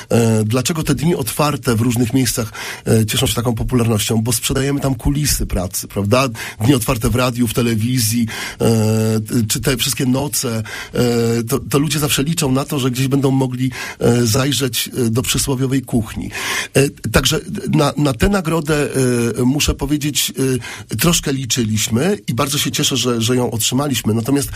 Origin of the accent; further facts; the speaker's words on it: Opole Voivodeship, Poland; że ja tu jestem i że pochodzę z Opolszczyzny